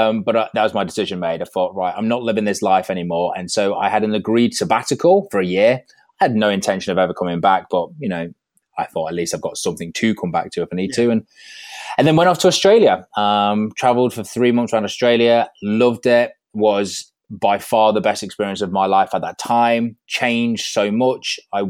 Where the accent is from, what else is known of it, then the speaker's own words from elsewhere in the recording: Skegness, East Midlands, United Kingdom; I grew up in Skegness, you know, coastal seaside town, you know, Butlins.